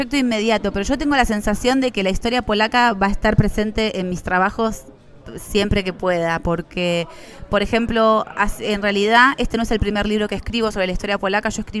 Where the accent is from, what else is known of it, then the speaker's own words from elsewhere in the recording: Argentina; now in Warsaw, Poland; Yo sé que soy argentina, pero también creo que es una circunstancia.